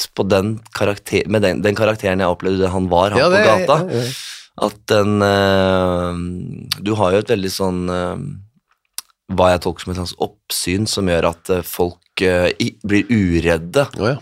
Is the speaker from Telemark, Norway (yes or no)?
yes; Skien, Telemark, Norway; Hjemme i Skien der.